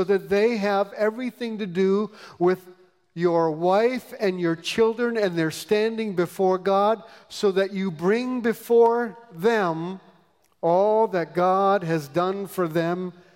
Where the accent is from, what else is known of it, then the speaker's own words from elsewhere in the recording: Michigan, United States; I'm from Michigan.